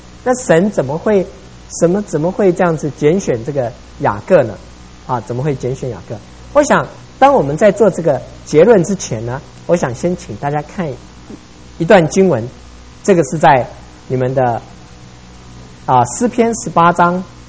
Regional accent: Taiwan; 你不像我们在台湾成长的过程里面呢，需要经过很多的竞争

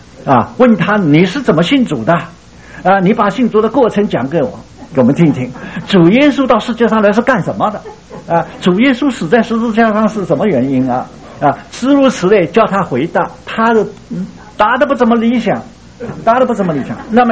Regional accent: Shanghai, China; 我们上海人掐巴那个眼睛眼斗鸡眼

